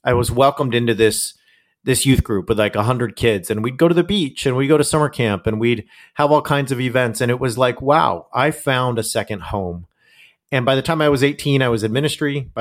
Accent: California, United States; And when I was 14, I got invited to a mega church in town in Southern California where I grew up.

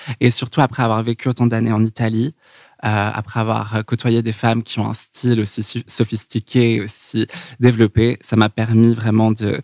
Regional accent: Los Angeles, California, United States; now in New York, United States; Donc, j'ai grandi à Los Angeles. Ensuite, j'ai été près de San Francisco où j'ai étudié à l'Université de Berkeley. Et puis ensuite, j'ai déménagé à New York.

